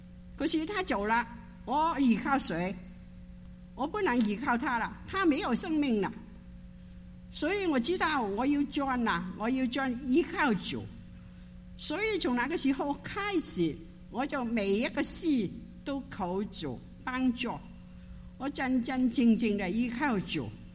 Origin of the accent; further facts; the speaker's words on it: Hong Kong; first language Cantonese; Chinese is a second language; 因为我从香港来一个人，我的家人都在香港。